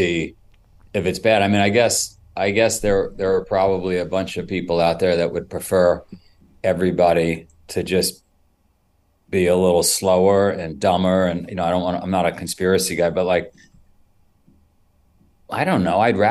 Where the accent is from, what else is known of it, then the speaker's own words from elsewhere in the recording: Queens, New York, United States; I grew up in Queens and New York many, many years ago. I'm 54.